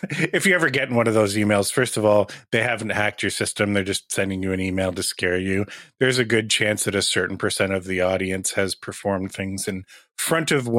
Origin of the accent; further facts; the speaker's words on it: Canada; even though I'm Canadian.